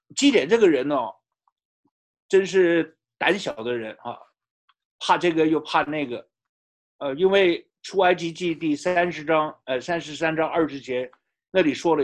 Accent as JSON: {"language": "Chinese", "country": "China", "said": "其实我们中国人也是懂礼的啊"}